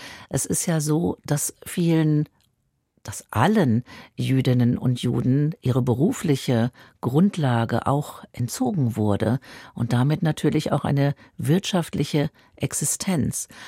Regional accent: Berlin, Germany; Berlin ist meine Heimatstadt. Ich sehe meinen Platz auf jeden Fall hier. Meine zweite Heimat, wenn man so mag, dann ist es tatsächlich Israel.

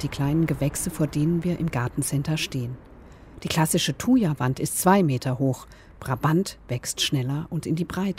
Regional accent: Rhine-Main area, Germany; Als ich kürzlich in meinem Heimatort im Rhein-Main-Gebiet war

